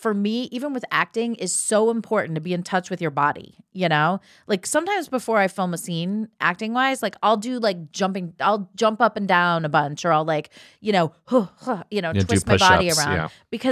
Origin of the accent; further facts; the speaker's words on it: Ohio, United States; now in Los Angeles, United States; the fact that we're in Los Angeles and I grew up in Ohio, and even though I was going to dance in the summers, I was studying in New York City